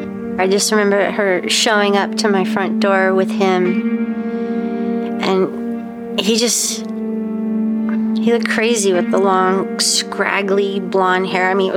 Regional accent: New Jersey, United States; now in Las Vegas, United States; I grew up in New Jersey. Just me and my mom. She took good care of me. It was hard in Jersey. It was hard just me and my mom and not a lot of help. So moved to Vegas

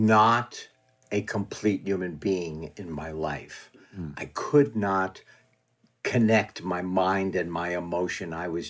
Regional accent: New York City, New York, United States; I said, hi … I'm from New York City, and I'm here to try out for the part of Fonzie

